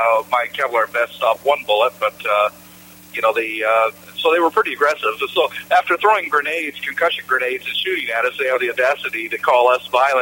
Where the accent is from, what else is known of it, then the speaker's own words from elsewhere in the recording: Eastern Canada, Canada; the beavers that got wiped out of my hometown in eastern Canada by trappers.